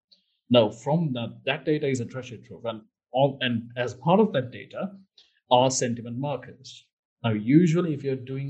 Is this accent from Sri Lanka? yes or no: yes; Sri Lanka; first language si; English is a second language; one of the fundamental problems of the language, my native language, Sinhala. So we, at some point in 2018, we had massive race riots in Sri Lanka, in Digala